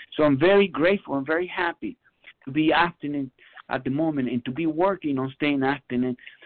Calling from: San Bernardino, California, United States; from California, San Bernardino, California.

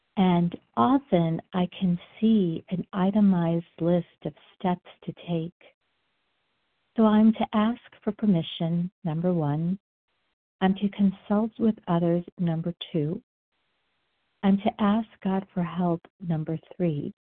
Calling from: Colorado, United States; I am calling from Colorado.

